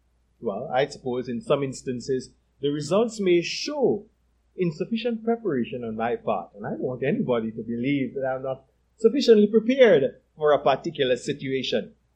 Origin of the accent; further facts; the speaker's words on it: Trinidad & Tobago; You would sense a slight difference, though, with my accent and probably Diane's or Lincoln's and even Lorna's, because what has happened over the years is that there has been a blend, and you'd find some Jamaican, some Trinidadian, some West Indian, some American, just a mixture. So that usually I no longer introduce myself as a Trinid